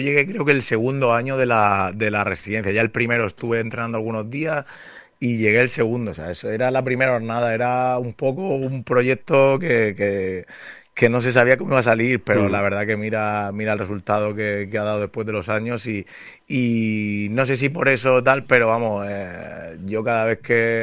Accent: Orihuela, Valencian Community, Spain; ya sabes que somos de Orihuela los dos, sí.

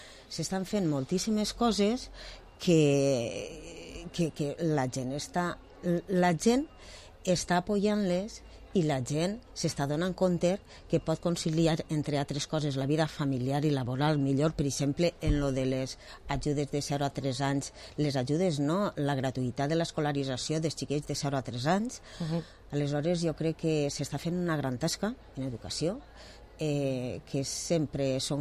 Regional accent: Vila-real, Valencian Community, Spain; i com jo soc de Villarreal

